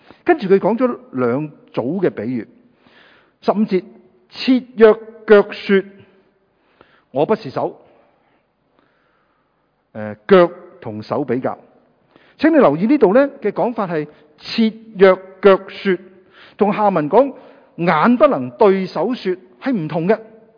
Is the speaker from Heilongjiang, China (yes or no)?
no; Guangdong, China; accent: Cantonese; 用我们广东话讲，即是多一个不多，少一个不少